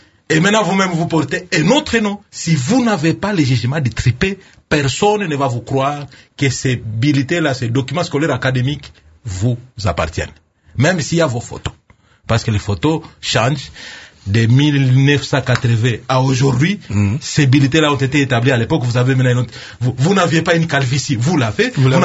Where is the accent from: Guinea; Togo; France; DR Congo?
DR Congo; Kongo Central; Ou chez nous au Bas-Congo, ça signifie Matondo.